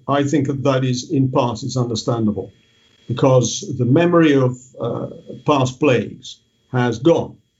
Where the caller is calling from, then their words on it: Italy; English is a second language; Remember, I am talking from Italy, so I have a Europe-wide perspective.